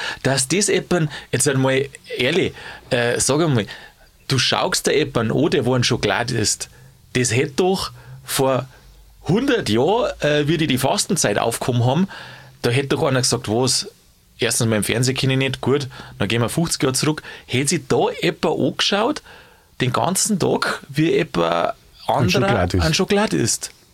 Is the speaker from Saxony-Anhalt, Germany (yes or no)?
no; Bavaria, Germany; was bei uns in Bayern viel essen wird